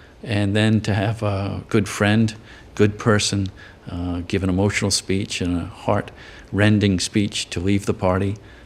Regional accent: Rhode Island, United States; In Rhode Island, my home state, Governor Almond.

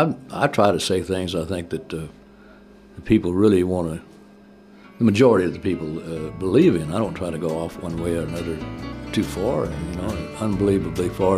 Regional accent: California, United States; born there; I was born in California

